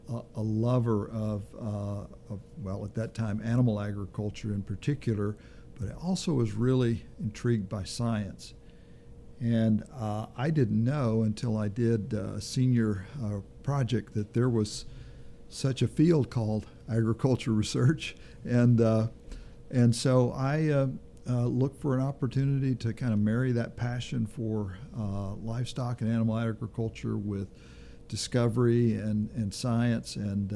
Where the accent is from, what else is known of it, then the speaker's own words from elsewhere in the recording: Bowling Green, Kentucky, United States; I grew up in Bowling Green, Kentucky.